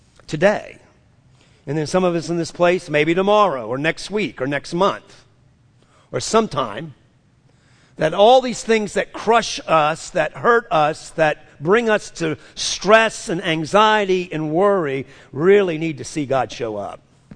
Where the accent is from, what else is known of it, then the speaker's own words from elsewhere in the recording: New Orleans, Louisiana, United States; Growing up in New Orleans, running through hurricanes to escape.